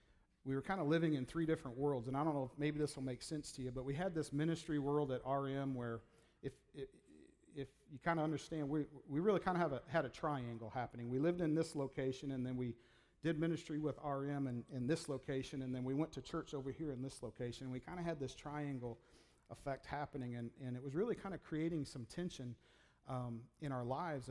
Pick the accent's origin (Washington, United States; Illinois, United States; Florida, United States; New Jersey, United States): Illinois, United States; I am from Illinois, but I get y'all in my vocabulary now.